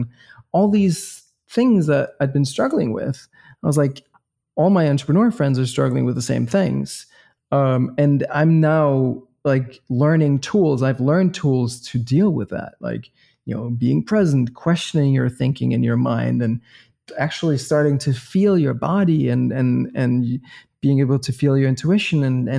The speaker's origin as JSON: {"language": "English", "town": "Copenhagen", "region": "Capital Region of Denmark", "country": "Denmark", "said": "So we're from the same city. We're both from Copenhagen."}